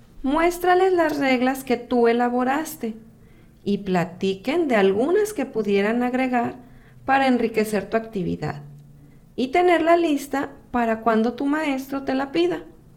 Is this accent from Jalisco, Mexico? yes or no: yes; Guadalajara, Jalisco, Mexico; born there; A mí me gusta escuchar mariachi, porque nací en Guadalajara, Jalisco, y el mariachi es la música típica que allá se escucha.